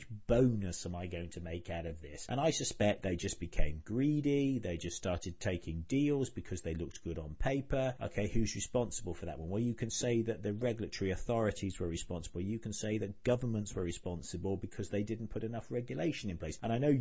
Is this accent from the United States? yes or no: no; United Kingdom; I, as the British taxpayer, you know, we're funding that.